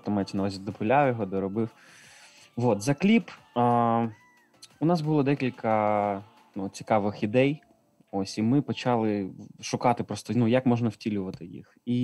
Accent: Khotyn, Chernivtsi Oblast, Ukraine; accent: surzhyk; Але я з Хотина, це Чернівецька область, тут у нас таке стабільно, так що я вже дуже довгий час тут.

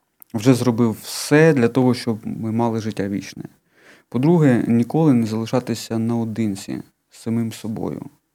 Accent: Kyiv, Ukraine; я виріс в Києві, я жив в Києві, але зараз, коли я 2 роки прожив в Харкові

